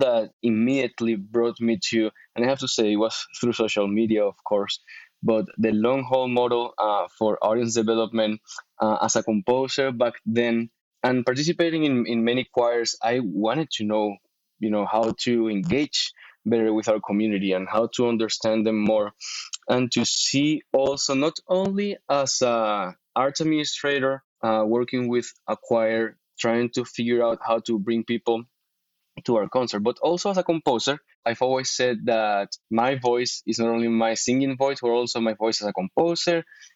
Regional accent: Venezuela; English is a second language; now in Austin, United States; I am originally from Venezuela, where I live currently in Austin, Texas.

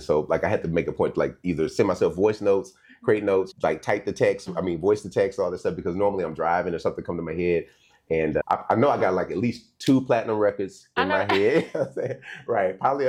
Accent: Dallas, Texas, United States; also born or lived in Illinois; I grew up here in Dallas, Oak Cliff, Texas. That's my hood.

